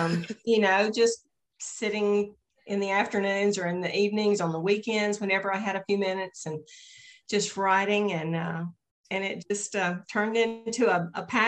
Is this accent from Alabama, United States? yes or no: yes; Alabama, United States; it is kind of patterned after my version of my hometown in North Alabama, just a small town.